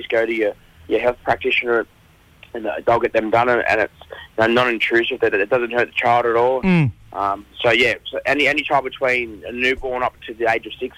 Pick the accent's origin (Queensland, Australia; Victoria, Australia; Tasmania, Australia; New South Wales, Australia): New South Wales, Australia; Sydney; My mob's from the southwest New South Wales district, the Riverina district of New South Wales, but I was born and bred on Gadigal country in Sydney.